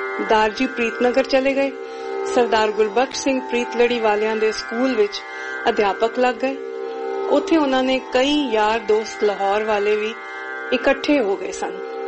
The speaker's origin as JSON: {"language": "Punjabi", "town": "Mumbai", "region": "Maharashtra", "country": "India", "tie": "born or raised there", "said": "ਮੇਰਾ ਜਨਮ 13 April 1949 ਨੂੰ ਬੰਬਈ ਵਿਚ ਹੋਇਆ। ਅਸੀਂ ਸਾਰੇ ਵੱਡੀ ਮਾਸੀ ਮਹਿੰਦਰ ਦੇ ਨਾਲ ਅੰਧੇਰੀ ਬੰਬਈ ਹੀ ਰਹਿੰਦੇ ਸਾਂ, ਜਿੱਥੇ ਬਹੁਤ ਵੱਡੀ ਕੋਠੀ ਸੀ, ਵਿਚਕਾਰ ਖੂਹ ਸੀ ਅਤੇ ਪਿੱਛੇ ਸਮੁੰਦਰ।"}